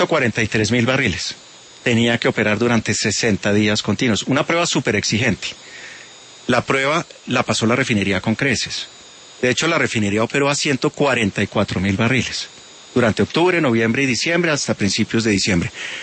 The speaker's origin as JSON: {"language": "Spanish", "country": "Colombia", "said": "como país, como colombianos"}